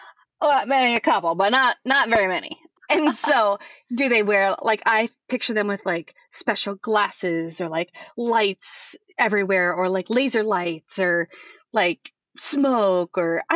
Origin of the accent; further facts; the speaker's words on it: Iowa, United States; Because I'm from Iowa. So I can appreciate you talking a little bit about North Dakota. And I know in Iowa, I mean, there were a couple in Des Moines